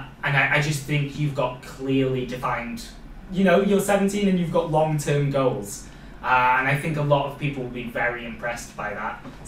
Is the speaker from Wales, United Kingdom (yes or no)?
yes; Wales, United Kingdom; accent: Welsh; I think because I've got my Welsh accent coming through.